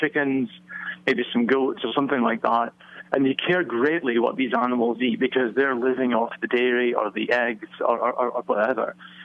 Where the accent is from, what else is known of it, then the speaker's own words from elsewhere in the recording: Scotland, United Kingdom; now in United States; Yes, we're based in Virginia, and I'm actually calling in from our new plant in Lubbock, Texas. But I'm from neither place. I'm from Scotland originally.